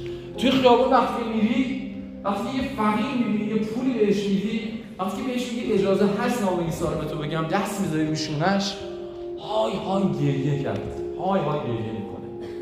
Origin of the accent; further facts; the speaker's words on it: Iran; ما هم ایرانیم، ما هم جز اون قوم هستیم.